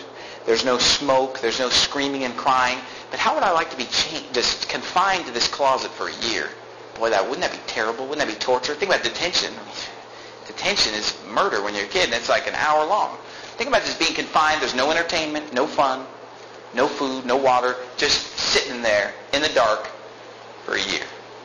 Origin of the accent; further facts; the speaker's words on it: Sacramento, California, United States; Look, I'm from Sacramento, California. It gets pretty hot.